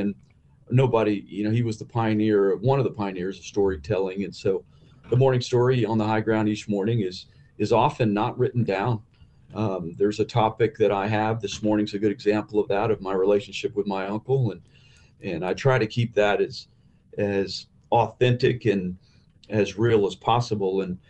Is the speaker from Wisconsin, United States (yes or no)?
no; Texas, United States; also born or lived in Germany; I couldn't wait to get back home to the great state. Of course, I'm from the Hill Country